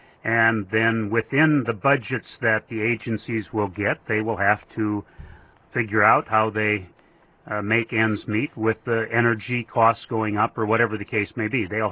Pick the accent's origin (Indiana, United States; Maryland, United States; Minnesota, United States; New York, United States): Minnesota, United States; Crookston; That's 17 faculty members and two principals that have been issued layoff notices from my hometown of Crookston, which is not a large city.